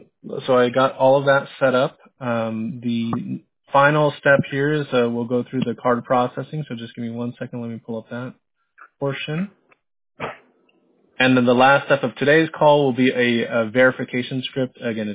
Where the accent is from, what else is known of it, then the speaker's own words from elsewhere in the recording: San Diego, California, United States; Well, good, because I grew up in San Diego, and if you're a Dodger fan, I may have to end this call early.